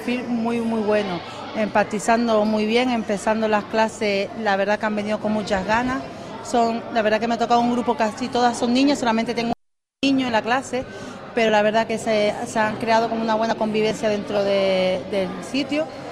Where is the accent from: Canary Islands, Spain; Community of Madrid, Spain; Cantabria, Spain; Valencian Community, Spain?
Canary Islands, Spain; lo que es nosotros, que somos de Fuerteventura, conocemos la isla